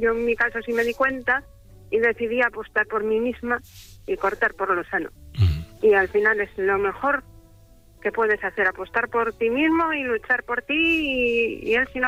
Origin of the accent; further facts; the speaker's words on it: Asturias, Spain; Asturiana.